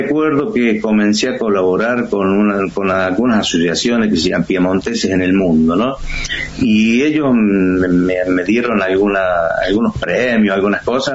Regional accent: Argentina; yo soy argentino y esta es mi música.

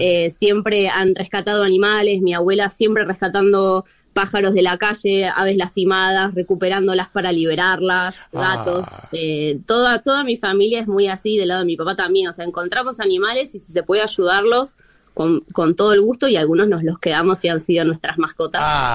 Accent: Buenos Aires, Argentina; Sí, soy de Capital Federal, porteña.

